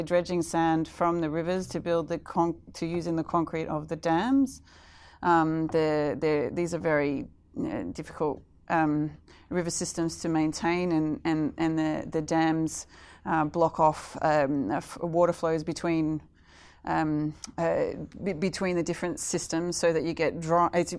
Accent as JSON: {"language": "English", "region": "Queensland", "country": "Australia", "said": "which I'm from Queensland, so I know is a bad idea, right?"}